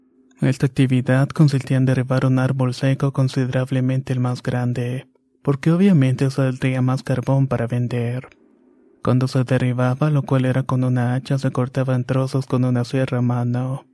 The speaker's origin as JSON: {"language": "Spanish", "town": "San Felipe Hidalgo", "region": "Tlaxcala", "country": "Mexico", "tie": "born or raised there", "said": "Soy originario de San Felipe Hidalgo, un pequeño pueblo que no rebasa los 1200 habitantes. Esta es una localidad en Anacamilpan, Tlaxcala. Es en este lugar donde he vivido casi toda mi vida, a excepción de los años de la universidad."}